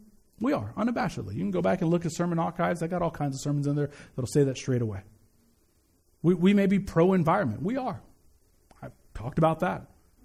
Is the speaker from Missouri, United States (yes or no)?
yes; Kansas City, Missouri, United States; In the church I grew up in growing in Kansas City, it was very, very Democratic.